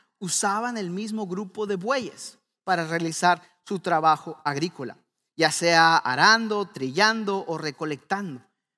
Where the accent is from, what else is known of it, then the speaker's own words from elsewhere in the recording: northern Mexico, Mexico; Siendo norteño, los norteños de México que somos muy carnívoros